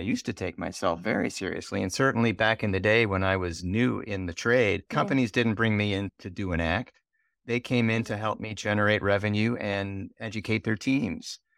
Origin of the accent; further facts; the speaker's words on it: Chicago, Illinois, United States; going out locally here in my hometown of Chicago